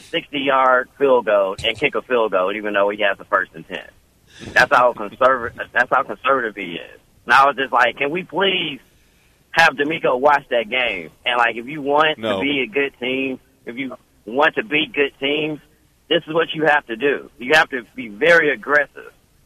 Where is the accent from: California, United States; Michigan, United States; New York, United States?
Michigan, United States; Detroit; when I was watching the Lions, which I'm from Detroit, so I'm a Lions fan.